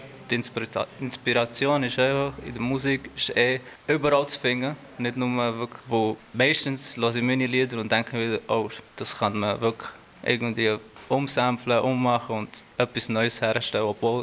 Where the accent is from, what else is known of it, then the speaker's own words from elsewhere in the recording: Punjab, India; German is a second language; ich bin ja aus Indien und genau gesagt aus Nordindien, Punjab.